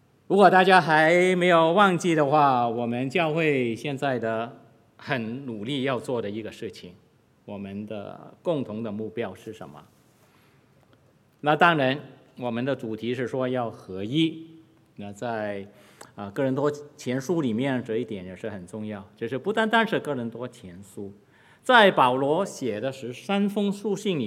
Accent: Guangdong, China; Chinese is a second language; 我是广东人

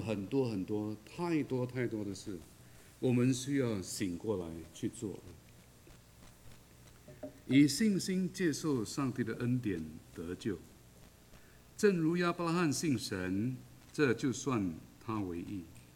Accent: Malaysia; 但是我从小在马来西亚长大呢，在华人中间长大，

